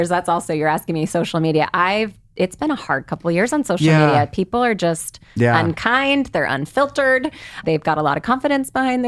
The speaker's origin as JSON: {"language": "English", "region": "California", "country": "United States", "tie": "born or raised there", "said": "Because I make a lot of things based on growing up in the Bay Area and getting to eat a lot of cuisines"}